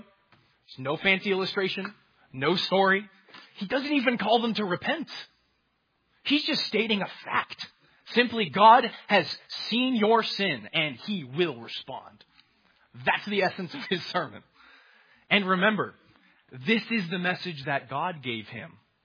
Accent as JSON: {"language": "English", "town": "Charleston", "region": "South Carolina", "country": "United States", "tie": "born or raised there", "said": "I grew up in Charleston, and I came to Anderson for school."}